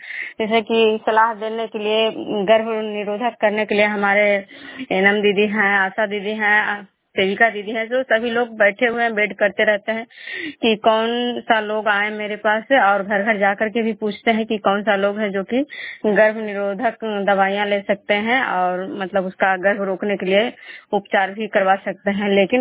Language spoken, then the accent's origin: Hindi; Khujra, Bihar, India; मैं बिष्णुपुर ग्राम खुजरा पंचायत नालंदा जिला नगरनौसा प्रखंड के निवासी हूँ।